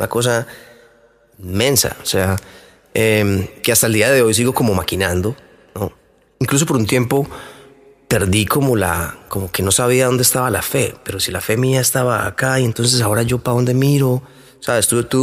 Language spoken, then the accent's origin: Spanish; Antioquia, Colombia; Sí, amo mi país, amo mi tierra, amo mi cultura. Todo lo que me ha dado Colombia está mi música.